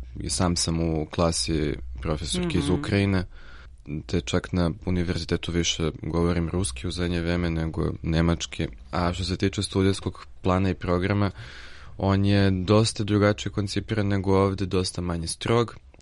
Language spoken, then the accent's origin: Serbian; Niš, Southern and Eastern Serbia, Serbia; born there; also born or lived in Sofia, Bulgaria; rođen sam u Nišu, školovao sam se u Sofiji od svoje 7. godine